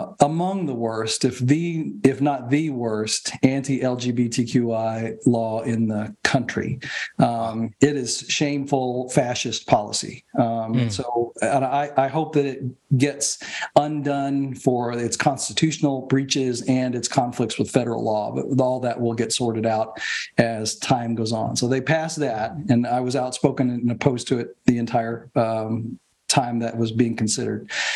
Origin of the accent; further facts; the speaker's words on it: Kentucky, United States; I grew up in Kentucky. This is my home state.